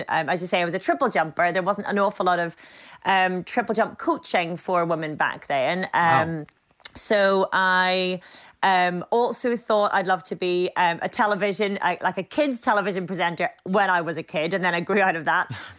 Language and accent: English; Ballinascreen, Northern Ireland, United Kingdom; now in Amsterdam, Netherlands; I'm speaking from Amsterdam, where I live at the moment. But yeah, I'm from County Derry, from the countryside, from a little place, Ballinascreen.